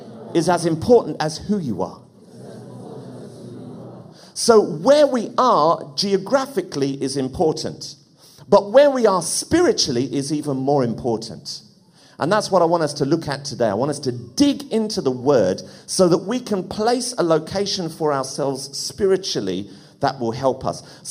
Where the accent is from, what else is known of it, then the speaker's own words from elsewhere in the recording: Ireland; I grew up in a Catholic family. My dad was a very staunch Catholic. I suppose it comes with being Irish.